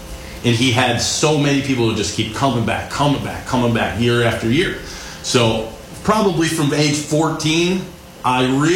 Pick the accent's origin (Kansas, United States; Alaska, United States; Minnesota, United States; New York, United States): New York, United States; I grew up in New York. I kind of grew up in two places. One being the city, but that's not where my mom was from. And when we moved out of the city, we went back into central New York.